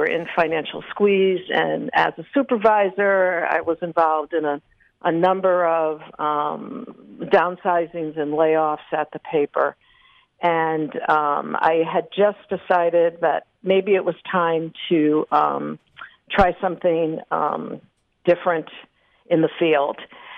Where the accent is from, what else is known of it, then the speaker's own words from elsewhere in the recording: Hamden, Connecticut, United States; I grew up in this area. I grew up in Hamden and used to always read the Journal Courier and the New Haven Register, which were delivered to my door.